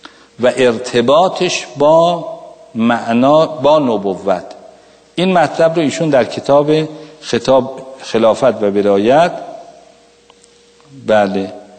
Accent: Qazvin, Iran; گفت کجایی هستی؟ گفتم قزوینی هستم

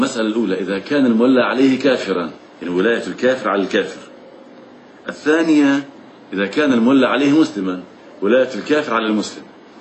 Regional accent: Lebanon; أو في عندنا في لبنان

